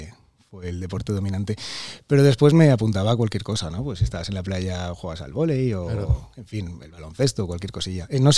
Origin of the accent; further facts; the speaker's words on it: Valencia, Valencian Community, Spain; born there; Nací aquí en Valencia, en esta ciudad tan bonita.